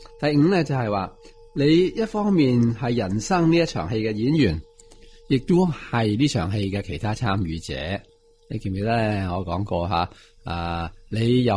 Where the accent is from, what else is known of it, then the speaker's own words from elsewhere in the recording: China; 我系男人啦，我系中国人咁样啦